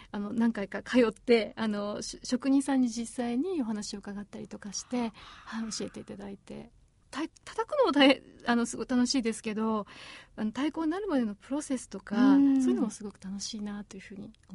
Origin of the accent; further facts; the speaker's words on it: Kanto, Japan; born there; 私は関東の生まれなので、道路が雪で埋もれるなんていうのは見たことがなくて